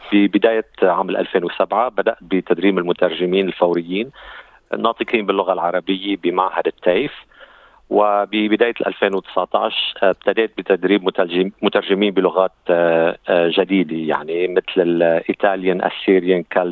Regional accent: Lebanon; moved away as an adult; now in Australia; أنا من لبنان، وصلت إلى أستراليا عام 2004 بموجب تأشيرة طالب. أنا حائز على إجازي بالقانون من لبنان

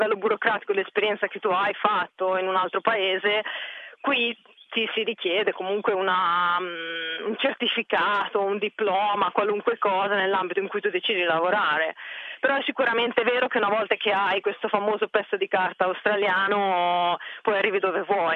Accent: Cervia, Emilia-Romagna, Italy; la mia vita precedente nasce innanzitutto a Cervia, vicino a Milano Marittima

